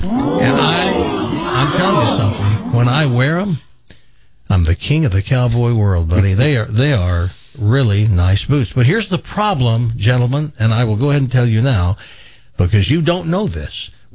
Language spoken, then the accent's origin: English; Southern United States, United States; We had poor childhoods in the South, and so I start to just tell him stories.